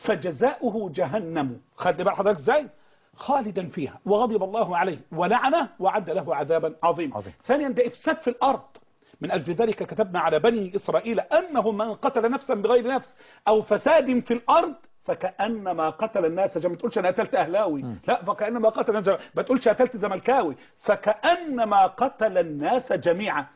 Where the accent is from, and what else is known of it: Egypt